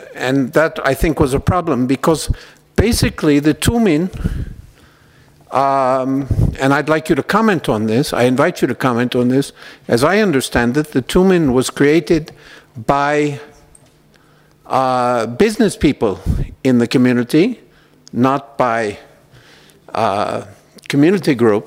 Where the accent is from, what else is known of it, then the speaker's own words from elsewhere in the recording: Mexico; English is a second language; I'm from Mexico